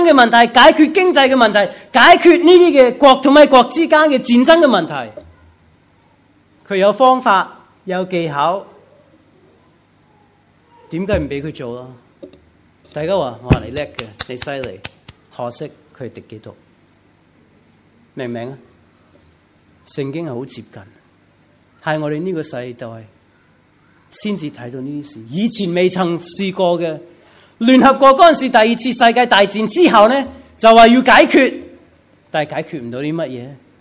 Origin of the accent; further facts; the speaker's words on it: United States; 我是美国人，美国领事馆有事，即是有什么消息都会寄给我们登记的美国人